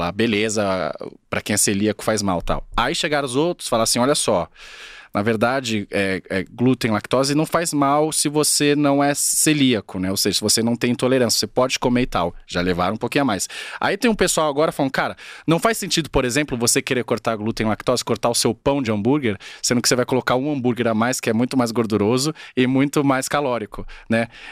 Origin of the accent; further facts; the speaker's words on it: São Paulo, Brazil; Não, mas eu não morei no Tatuapé, não cresci no Tatuapé, eu cresci na Patriarca, que é perto de Artur Alvim.